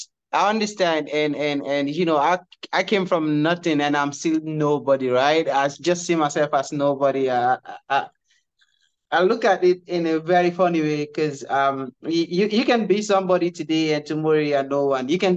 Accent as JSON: {"language": "English", "region": "Eastern Province", "country": "Sierra Leone", "tie": "born there", "said": "I was born in in Kono District, Sierra Leone, West Africa."}